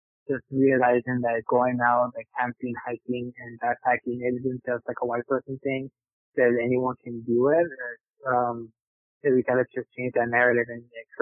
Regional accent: Salt Lake City, Utah, United States; because I came from Salt Lake City

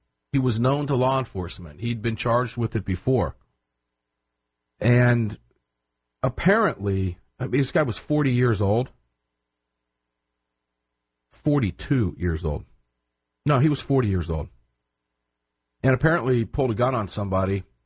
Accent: Tampa, Florida, United States; And I like looking at this stuff because I'm from Tampa. And I'm looking forward to going back for the Gun Rights Policy Conference.

